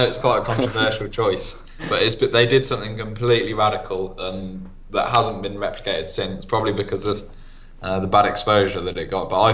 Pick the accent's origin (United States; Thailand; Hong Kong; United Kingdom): United Kingdom; England; And I'm from the Midlands, they're all pretty local, to be honest